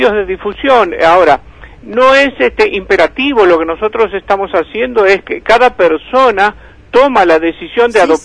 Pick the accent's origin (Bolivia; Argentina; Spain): Argentina; los argentinos somos tan argentinos que incorporamos a nuestro léxico común, cotidiano, vocablos de origen sajón